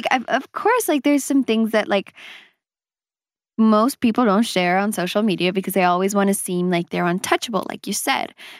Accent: Los Angeles, California, United States; born there

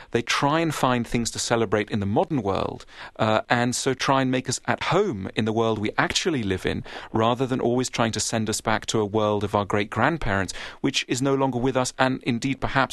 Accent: United Kingdom; I'm being British and self-deprecating.

